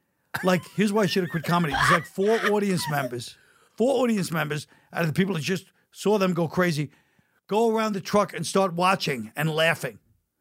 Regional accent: Brooklyn, New York, United States; So I go to Pips to audition. I'm from Brooklyn.

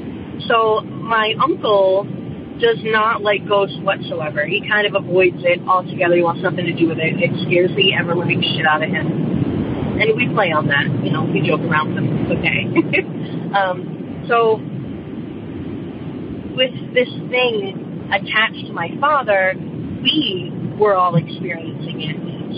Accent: Rhode Island, United States; born or raised there; moved away as an adult; now in Connecticut, United States

